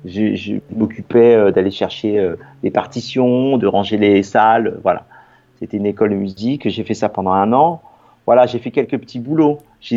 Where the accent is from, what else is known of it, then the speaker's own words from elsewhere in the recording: Paris, Île-de-France, France; moi, je suis né à Paris, j'ai grandi à Paris.